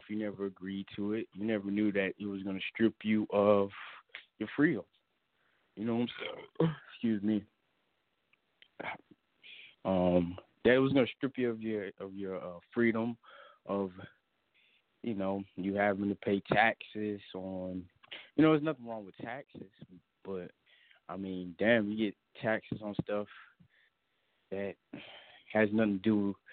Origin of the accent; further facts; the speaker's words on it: United States; But as an American, those are, you know, that's, let me explain this.